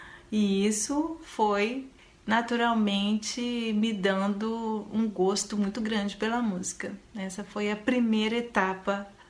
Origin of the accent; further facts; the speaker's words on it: Belo Horizonte, Minas Gerais, Brazil; born there; eu já nasci num ano, em 79, em Belo Horizonte